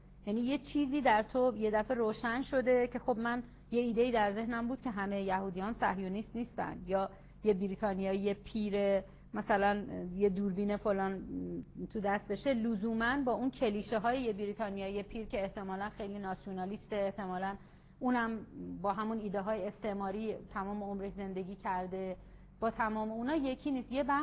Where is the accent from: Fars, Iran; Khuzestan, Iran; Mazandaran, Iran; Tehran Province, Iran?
Mazandaran, Iran; در اینکه من مازندران بزرگ شدم، من تو همه عروسی‌های بچگیم چک سما دیدم